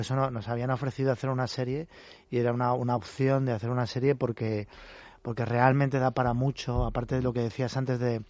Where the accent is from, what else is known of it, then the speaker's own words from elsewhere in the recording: Spain; como somos españoles